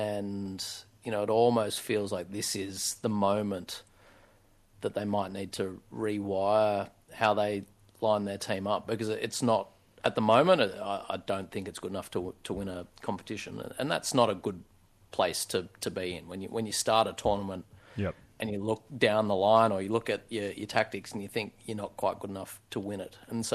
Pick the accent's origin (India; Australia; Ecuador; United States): Australia; I've never felt being hated so much despite being Australian.